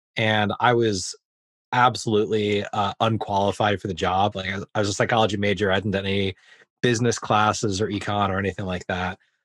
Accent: Massachusetts, United States; also born or lived in New York; I grew up in New York in Western Massachusetts, did Pomona College for undergrad, studied psychology, and then ended up moving to Washington, D.C.

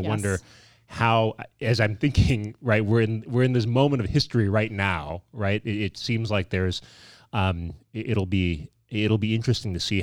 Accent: San Francisco, California, United States; I grew up in San Francisco in the 80s

